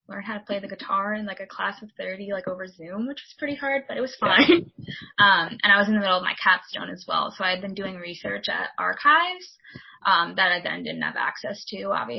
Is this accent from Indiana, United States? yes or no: no; York, Maine, United States; So I'm from York, Maine, which is an hour and a half, I would say, from Boston.